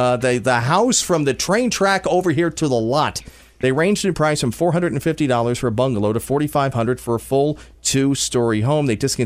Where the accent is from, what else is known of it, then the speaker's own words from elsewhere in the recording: United States; I'm very average and I'm very American.